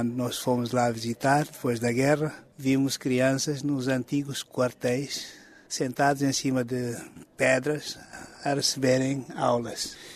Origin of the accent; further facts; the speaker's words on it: Guinea-Bissau; Eu, como guineense, é a minha expectativa.